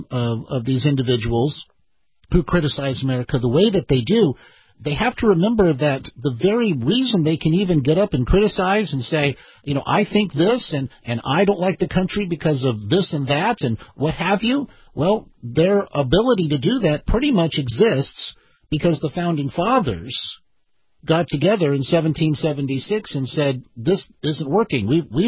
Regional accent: California, United States; I'm from California, sitting in for Captain Bruce tonight.

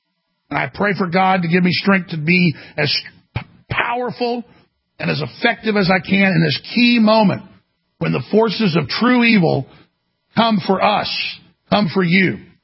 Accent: Dallas, Texas, United States; also born or lived in Austin; My mother's family's from here. I grew up in Dallas, then grew up here. I love Austin.

